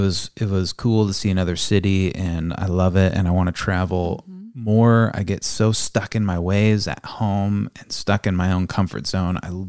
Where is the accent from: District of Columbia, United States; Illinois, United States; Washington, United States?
Washington, United States; Seattle; No, we wanted to definitely avoid telling them we were from Seattle.